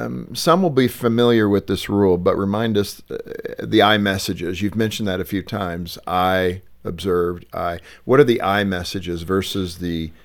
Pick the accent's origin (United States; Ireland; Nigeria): Ireland; Now, being Irish, I don't know what anything.